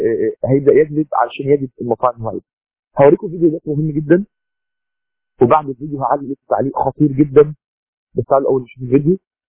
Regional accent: Egypt; النتوء اللي على شو بنسميه عندنا في مصر بذر رجل من تحت كده

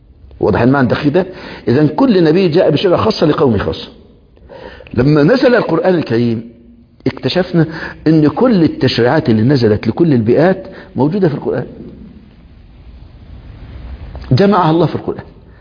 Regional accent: Egypt; من العقوبات المتبادلة عندنا في مصر

